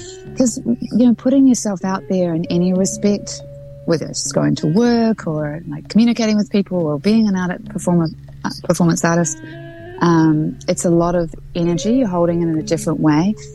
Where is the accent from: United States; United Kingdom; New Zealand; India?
New Zealand; South Island; now in Auckland, New Zealand; I grew up in the South Island.